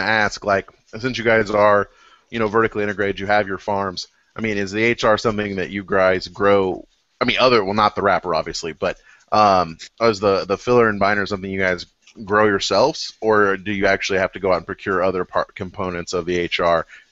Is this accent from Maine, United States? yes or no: no; Missouri, United States; And because my favorite president in the state, I'm originally from Missouri.